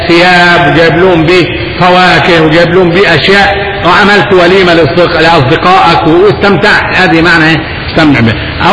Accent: Upper Egypt, Egypt; عندنا في الصعيد يقولوا المش،

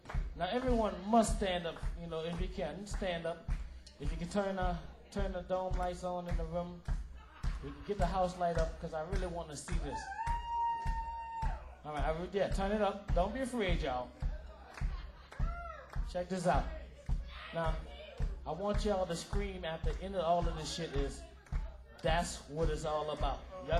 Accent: New Orleans, Louisiana, United States; Okay, hold up, because I'm from New Orleans, man.

